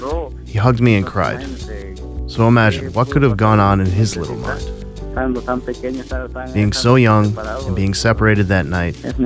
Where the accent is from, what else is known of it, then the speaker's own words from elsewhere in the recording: El Salvador; now in United States; we're from El Salvador. We've been here in the U.S. since September 2015, fleeing from violence.